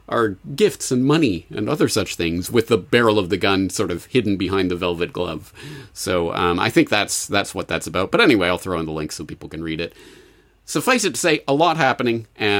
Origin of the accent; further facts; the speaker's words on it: Canada; let alone as a Canadian who presumably, I guess, is in some way a member of NATO.